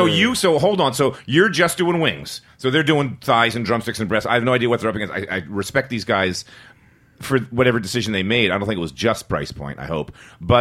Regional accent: Philadelphia, Pennsylvania, United States; I'm from Philly, so yeah. Philly, big black town. When I was growing up in Philly, the only guys in kitchens were Italians, Irish, and blacks.

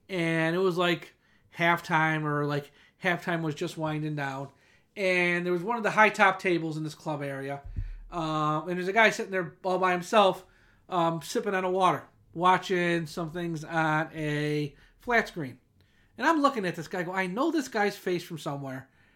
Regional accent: Syracuse, New York, United States; I told him I was someone from Syracuse, New York, and he sort of laughed

